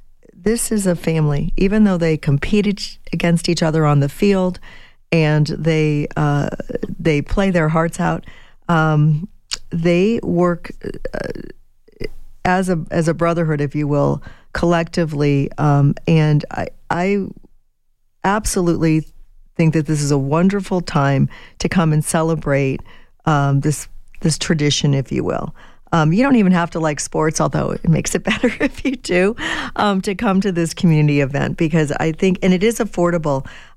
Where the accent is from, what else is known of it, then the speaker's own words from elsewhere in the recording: Buffalo, New York, United States; born there; I was born in Buffalo, and I've always been a Bills fan just because my dad made me.